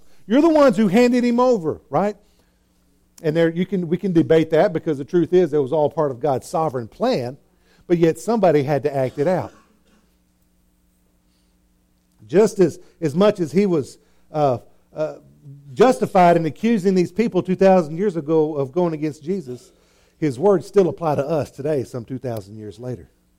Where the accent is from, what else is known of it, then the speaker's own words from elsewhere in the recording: Texas, United States; I grew up in West Texas. I know what a parched landscape is. I'm not talking about West Texas like the other side of San Antonio. I'm talking about way West Texas, the real desert stuff. That's where I was born and raised.